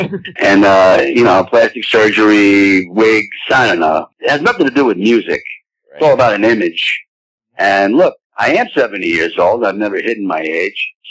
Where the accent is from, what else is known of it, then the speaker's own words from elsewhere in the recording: New York, United States; I'm not really a Floridian, but I'm a New Yorker, so I'm like, I don't know, semi-Floridian?